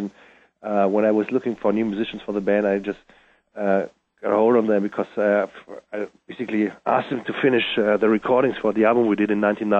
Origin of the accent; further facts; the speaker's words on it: Germany; and I'm from Germany.